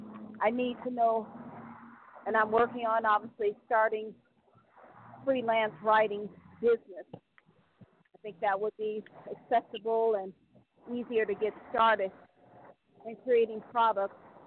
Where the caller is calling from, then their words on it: Ohio, United States; calling from Ohio.